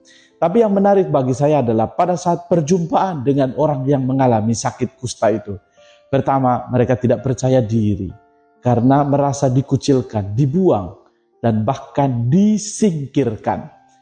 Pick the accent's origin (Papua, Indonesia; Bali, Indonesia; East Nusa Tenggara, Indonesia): East Nusa Tenggara, Indonesia; Saya punya pengalaman pribadi di tempat saya berasal dari Pulau Lembata.